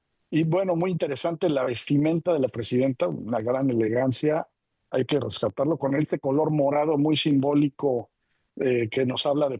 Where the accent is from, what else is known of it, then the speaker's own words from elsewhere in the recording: Puebla, Mexico; yo crecí en Puebla, y pues sí, para mí el chile en nogada es toda una tradición